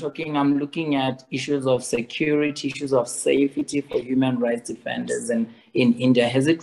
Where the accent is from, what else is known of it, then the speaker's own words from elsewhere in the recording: Botswana; I'm from Botswana